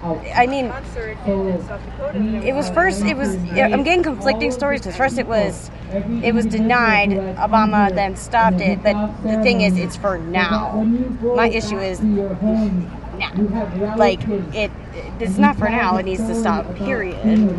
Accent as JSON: {"language": "English", "region": "New Jersey", "country": "United States", "said": "New Jersey."}